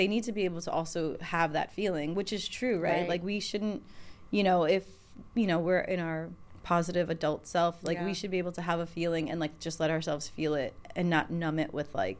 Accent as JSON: {"language": "English", "country": "Trinidad & Tobago", "said": "I'm Trinidadian, and I didn't know how to cut a mango."}